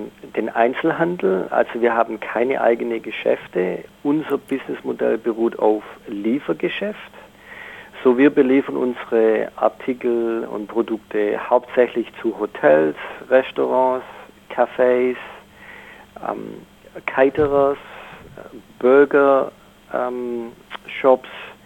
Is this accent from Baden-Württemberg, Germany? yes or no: yes; Tübingen, Baden-Württemberg, Germany; now in Perth, Australia; So, wir sind ursprünglich aus Tübingen.